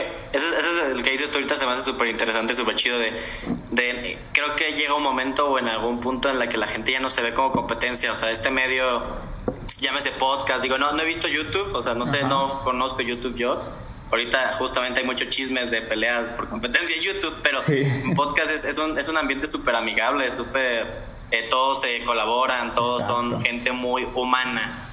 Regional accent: Guadalajara, Jalisco, Mexico; Sí, yo soy de Guadalajara.

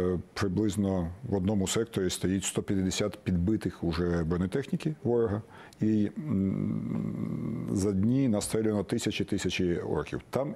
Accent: Rivne Oblast, Ukraine; born there; Як уродженець Рівненської області, зразу скажу

